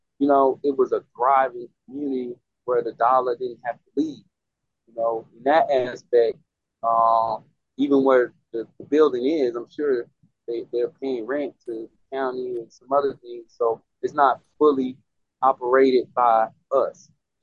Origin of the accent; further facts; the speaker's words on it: Tulsa, Oklahoma, United States; And I'm originally from Tulsa, Oklahoma. That's where I was born and raised.